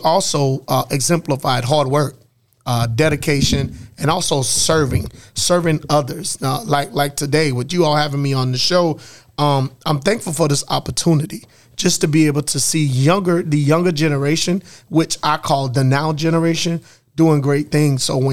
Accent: Elliott, South Carolina, United States; now in Columbia, United States; I'm originally from Elliott, South Carolina, which is probably about 15, 20 minutes away from Hartsville. Grew up in Elliott, but now I reside in Columbia, South Carolina.

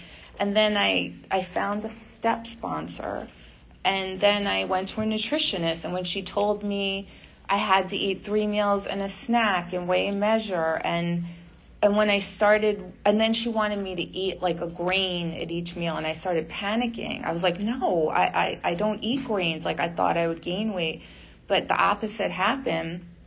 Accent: Valley Cottage, New York, United States; compulsive overeater. I'm from Valley Cottage, New York.

